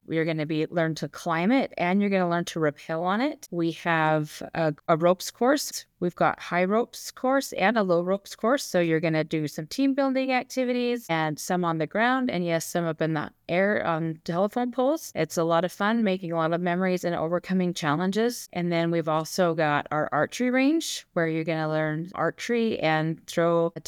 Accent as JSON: {"language": "English", "town": "Ogden", "region": "Utah", "country": "United States", "tie": "born or raised there", "said": "So I am from the Ogden area, born and raised. I love Utah, especially our mountains."}